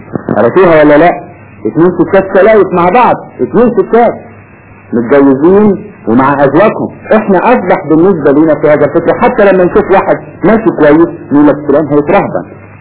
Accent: Egypt; عندنا في مصر

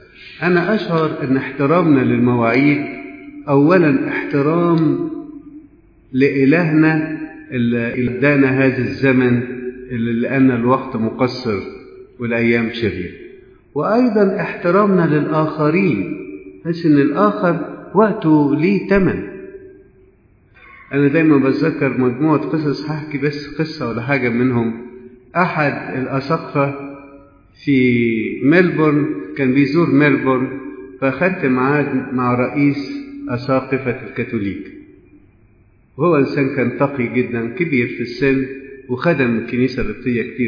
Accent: Egypt; أمثلة كتير، نفسنا نتعلم كمصريين الجيل الجديد ما يرقدش مننا الحاجة الغلط بتاعتنا.

